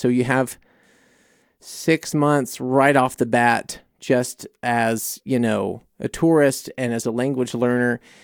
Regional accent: New Orleans, Louisiana, United States; also born or lived in Mississippi; Born in Mississippi, you know, I tell people I'm from New Orleans because that was where I spent a lot of my time. And I went to, you know, I went to school there.

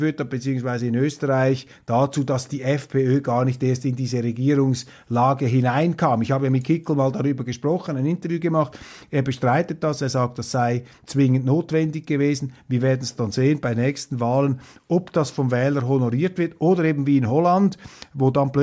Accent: Switzerland; wie ich das beurteile als Schweizer

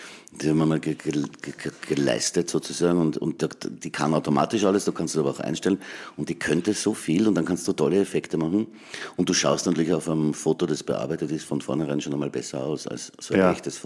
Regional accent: Graz, Styria, Austria; Hoffentlich sehen wir uns ja dann in meiner Heimatstadt Graz.

